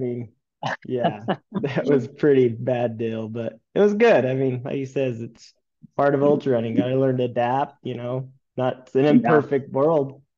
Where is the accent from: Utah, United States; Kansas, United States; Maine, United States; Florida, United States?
Utah, United States; Beaver; I grew up here in Utah, southern Utah. Grew up in Beaver, Utah, just a small little town, small high school.